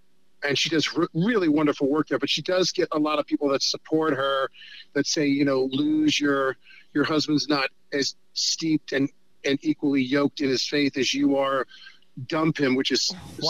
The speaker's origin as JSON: {"language": "English", "region": "New York", "country": "United States", "said": "I don't care if I'm a New Yorker who's a Hollywood liberal"}